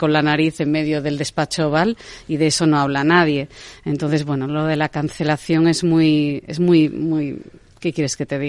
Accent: Asturias, Spain; yo no podría vivir, desde luego, menos siendo asturiana.

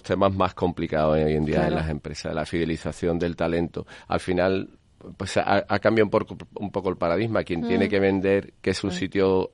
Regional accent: Seville, Andalusia, Spain; born there; also born or lived in Madrid, Spain / Bogotá, Colombia; Sevilla, donde nací, en Madrid estuve un tiempo con Price, y en Bogotá, en Colombia

